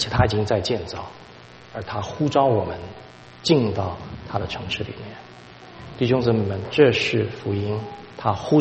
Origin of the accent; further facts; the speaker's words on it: Taiwan; 我们台湾话叫做后康